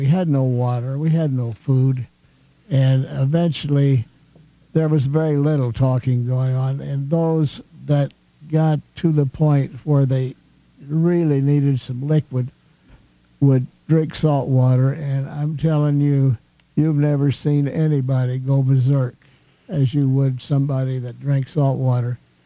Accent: Missouri, United States; Well, you know, I came from Missouri, and I didn't know what sharks looked like.

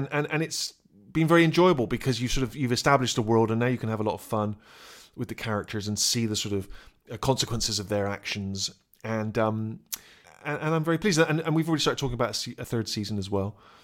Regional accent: Bristol, South West England, United Kingdom; moved away as an adult; I'd grown up in Bristol. Everyone spoke the same way. And I went to university and discovered that my accent was considered slightly parochial and kind of... I was sort of considered a yokel.

